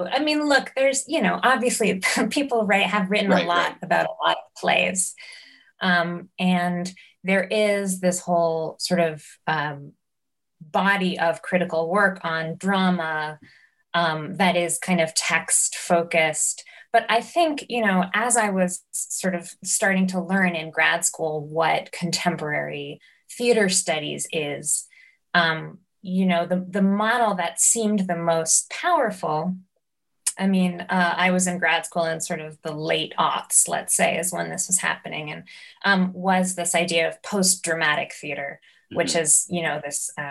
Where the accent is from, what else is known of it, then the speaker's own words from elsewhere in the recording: New York, United States; I think growing up in New York and you know, kind of fortuitously getting access to the sort of kinds of experimental theater that I ended up seeing and caring about as a really young person